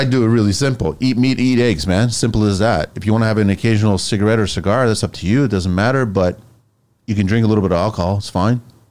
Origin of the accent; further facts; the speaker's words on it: Canada; I'm Canadian through and through too, but I still consider myself Portuguese as well.